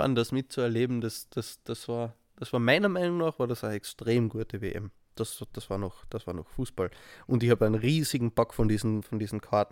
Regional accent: Austria; bei uns in Österreich

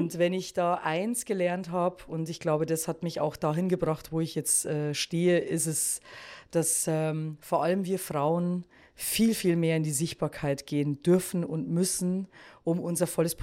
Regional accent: Bavaria, Germany; accent: slight Bavarian; Man hört ja, ich habe einen leicht bayerischen Dialekt

